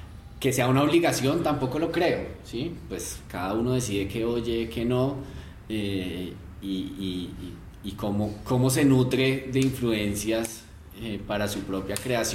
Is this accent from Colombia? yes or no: yes; Colombia; somos colombianos